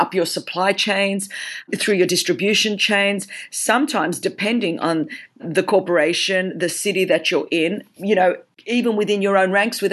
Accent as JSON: {"language": "English", "country": "Greece", "first_language": "Greek", "second_language": "English", "said": "Yes, I'm Greek. So I say this with love because my first language is Greek. I was Greek before my big fat Greek wedding. So I have a lot of love. I have a Greek passport."}